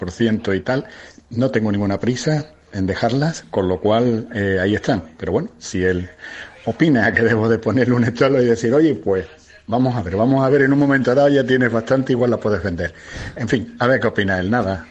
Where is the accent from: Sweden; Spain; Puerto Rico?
Spain; Seville, Andalusia; soy de aquí de Sevilla.